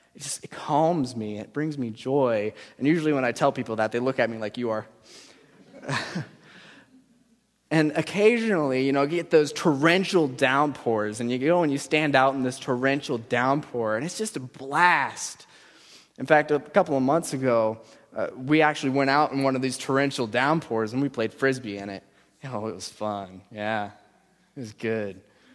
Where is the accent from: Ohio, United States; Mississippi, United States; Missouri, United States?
Ohio, United States; My sister, see, my family, we grew up in Ohio, all right?